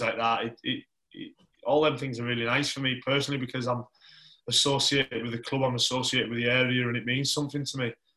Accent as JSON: {"language": "English", "town": "Carlisle", "region": "North West England", "country": "United Kingdom", "tie": "born or raised there", "said": "And leading out my hometown team at Anfield as an actual moment, that was it. To step out onto that pitch, see 6,000 Carlisle fans behind the goal and lead out your hometown team was something I'll never forget."}